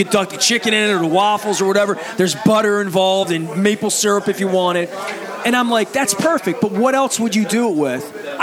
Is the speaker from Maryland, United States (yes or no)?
yes; Dundalk, Maryland, United States; Even like, I'm a Dundalk guy, but I'm a Highland Town. I grew up in Highland Town on Saturday mornings because where the bus went.